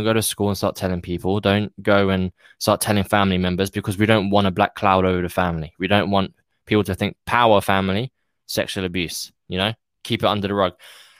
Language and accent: English; London, United Kingdom; So for me, my story is I'm a Londoner. I come from people call it a broken home. So my mum left when I was 4.